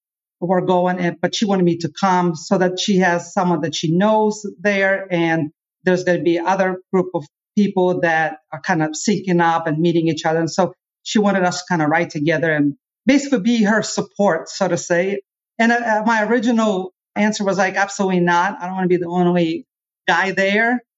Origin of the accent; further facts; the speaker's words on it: Louisville, Kentucky, United States; So originally, my family is from Russia. We got here when I was 10 years old. So I grew up pretty much in Louisville, in Kentucky.